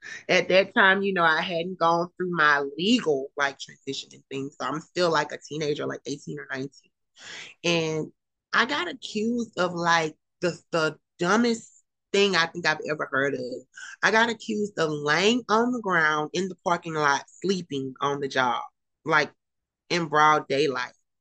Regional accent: Alexandria, Louisiana, United States; I started going to LSU Alexandria, which I'm from Alexandria, Louisiana, originally.

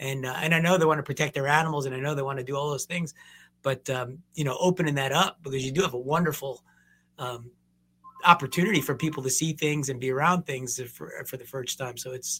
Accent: New Jersey, United States; I don't have a big agricultural background. I grew up in New Jersey, so I don't even know if we had a state fair when I was there.

